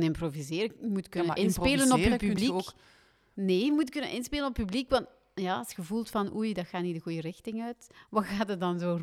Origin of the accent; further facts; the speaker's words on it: Ghent, Flanders, Belgium; ik ben van Gent, hè.